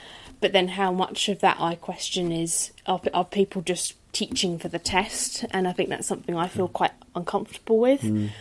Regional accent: Medway, South East England, United Kingdom; because I come from Medway. They have the Medway test that operates.

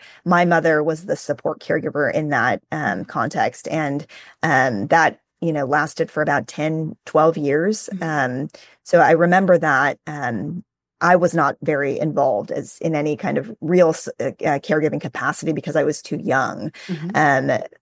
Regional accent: Houston, Texas, United States; close with our extended family, including our grandparents, aunts and uncles, and all of our cousins growing up in Houston, Texas.

